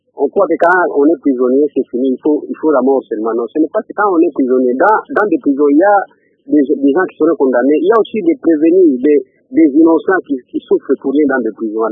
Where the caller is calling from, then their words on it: Kalemie, Tanganyika, DR Congo; Ici, chez nous, à Kalemi, là où je parle